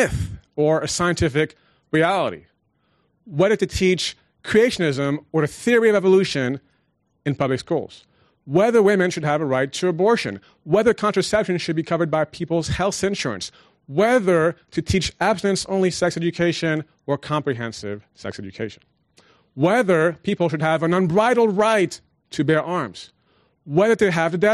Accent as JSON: {"language": "English", "town": "Paris", "region": "Île-de-France", "country": "France", "tie": "born or raised there", "also_born_or_lived": "Nairobi, Kenya", "said": "after being born in Nairobi, I grew up in Paris in a multicultural environment, not very far from the Eiffel Tower, speaking French with my mom and English with my dad."}